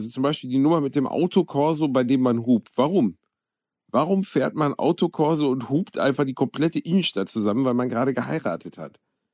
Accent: Gelsenkirchen, North Rhine-Westphalia, Germany; ich komme aus Gelsenkirchen

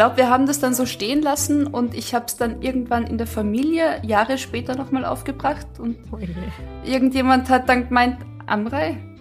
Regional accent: Germany; moved away; also born or lived in Carinthia, Austria; Ich war ja in Österreich in der Schule, in Kärnten. Aber es war halt klar, irgendwie, ich komme aus Deutschland.

